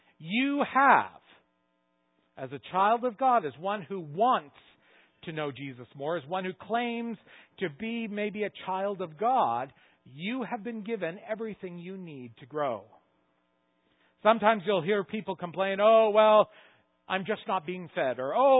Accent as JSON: {"language": "English", "region": "Nova Scotia", "country": "Canada", "tie": "born or raised there", "said": "I grew up in Nova Scotia for many years, and we would often go swimming in the ocean"}